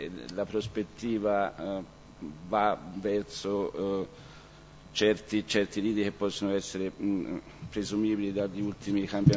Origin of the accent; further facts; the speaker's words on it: Siena, Tuscany, Italy; Intanto da Senese, Senese delle Lastre, come si dice noi